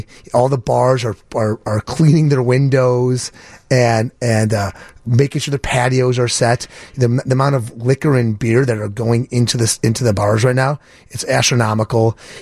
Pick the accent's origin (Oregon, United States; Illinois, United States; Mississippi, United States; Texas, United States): Illinois, United States; Highland Park; Growing up in Highland Park, you know, on the north side.